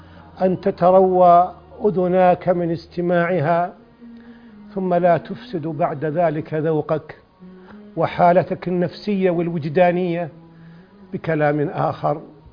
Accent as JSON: {"language": "Arabic", "region": "Najd", "country": "Saudi Arabia", "said": "وكان بعض القرى عندنا في نجد"}